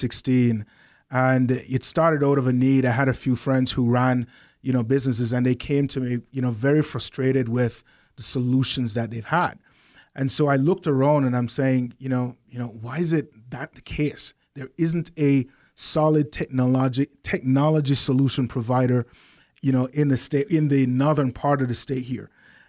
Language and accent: English; Kingston, Jamaica; But yeah, I'm originally from Kingston. I'm an island boy. I walk around in sandals.